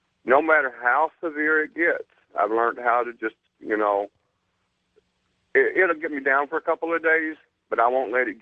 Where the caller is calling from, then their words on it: Taylor, Michigan, United States; from Taylor, Michigan.